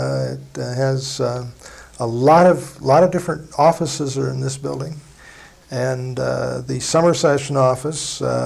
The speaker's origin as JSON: {"language": "English", "town": "Rochester", "region": "Minnesota", "country": "United States", "tie": "born or raised there", "said": "native of Rochester, Minnesota, Olmsted County in Rochester, southeast corner of the state of Minnesota. I was born in Rochester, St. Mary's Hospital."}